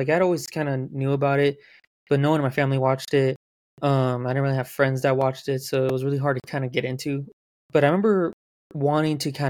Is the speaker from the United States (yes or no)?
yes; West Coast, United States; I guess I am from America. I'm from the sort of West Coast of America